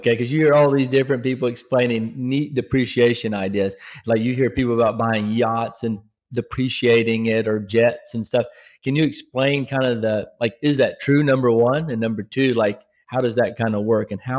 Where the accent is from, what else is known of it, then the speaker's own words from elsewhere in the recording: Atlanta, Georgia, United States; No, we're from Atlanta.